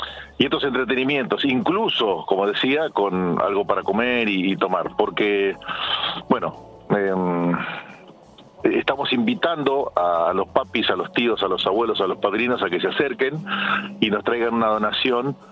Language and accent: Spanish; Argentina; Así que, efectivamente, soy argentino y ya bastante grande, por eso no me acordaba el nombre.